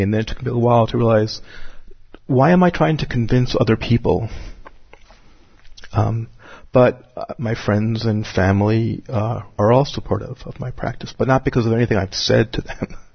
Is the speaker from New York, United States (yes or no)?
yes; New York, United States; I happen to love the … because of my particular conditioning of being growing up on Long Island in the 70s.